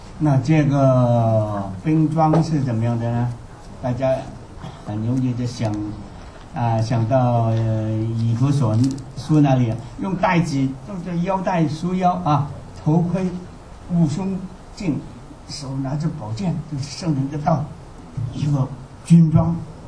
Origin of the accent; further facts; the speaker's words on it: China; 我是从大陆出来的